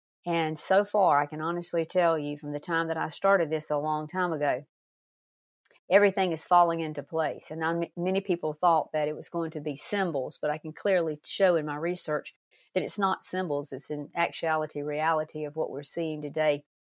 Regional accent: the South, United States; many people think that I was not from the South, because I actually have less of a drawl than some of the people that I grew up with.

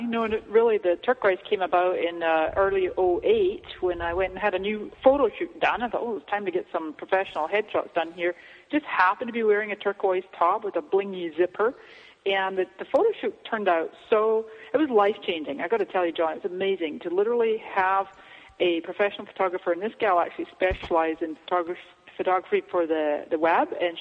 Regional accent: Scotland, United Kingdom; moved away as an adult; I came to this country from Scotland in 99

